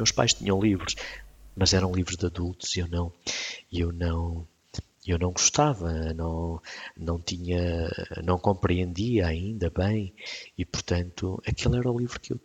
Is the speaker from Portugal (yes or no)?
yes; Coimbra, Centro, Portugal; ia para o norte, portanto vinha de Lisboa para o norte, parava em Coimbra, onde nós vivíamos, onde eu ainda vivo